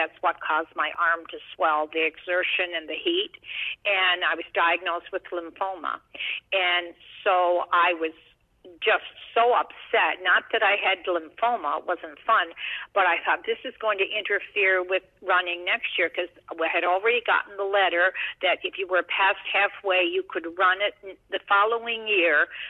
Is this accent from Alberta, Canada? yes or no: no; Newfoundland and Labrador, Canada; I am a Newfie. I am from Newfoundland.